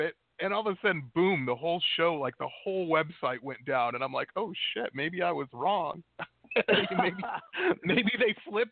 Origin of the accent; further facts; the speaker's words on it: Detroit, Michigan, United States; like where you grew up in Chicago and where I grew up in Detroit.